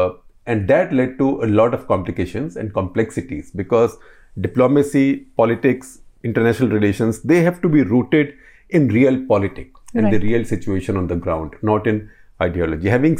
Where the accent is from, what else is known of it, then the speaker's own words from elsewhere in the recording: Pakistan; But I'm a Pakistani, I wasn't going to become a Brit.